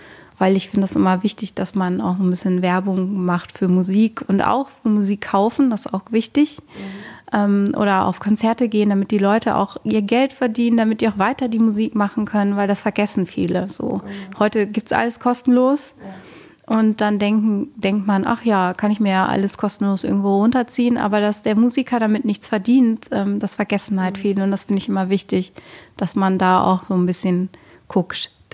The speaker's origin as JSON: {"language": "German", "region": "Rhineland", "country": "Germany", "said": "ich komme eigentlich auch aus dem Rheinland"}